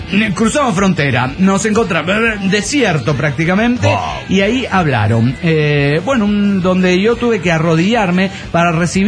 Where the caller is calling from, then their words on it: San Rafael, Mendoza, Argentina; Soy la chica del Nedo Anaranjado de San Rafael Mendoza, Argentina.